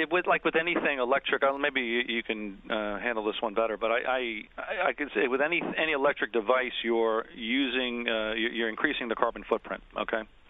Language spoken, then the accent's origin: English; Queens Village, New York, United States; I'm kind of remembering when I grew up in Queens Village and we had the double window fan that my brother and I grew up